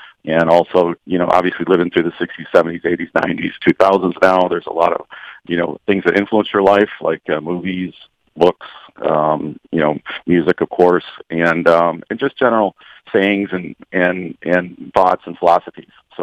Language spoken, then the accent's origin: English; Detroit, Michigan, United States; Again, growing up in Detroit and the automobile influence of my life and growing up in the 60s, 70s in Michigan